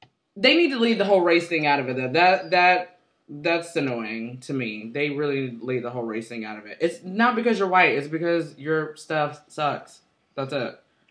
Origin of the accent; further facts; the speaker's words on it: Houston, Texas, United States; You know, I'm from Houston, so I'm from that Third Coast, and we have our own little brand of rap music.